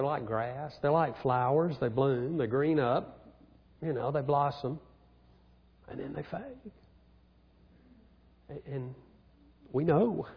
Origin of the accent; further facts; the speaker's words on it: Birmingham, Alabama, United States; I grew up in Birmingham, and 50s, 60s.